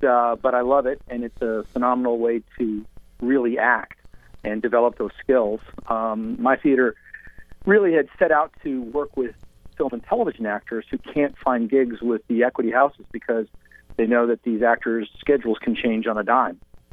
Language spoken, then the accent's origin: English; Los Angeles, California, United States; now in Georgia, United States; So I grew up in Warner Hollywood and being around all of that and out in L.A., but I live in Georgia now.